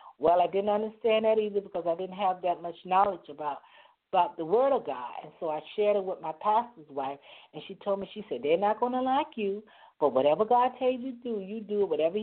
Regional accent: Virginia, United States; let me go back to Virginia, my hometown.

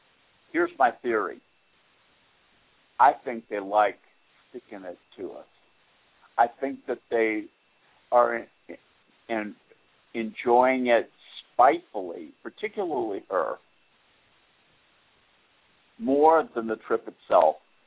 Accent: United States; In my whole life, I have never, not one day, been ashamed of being an American. I'm proud of being an American

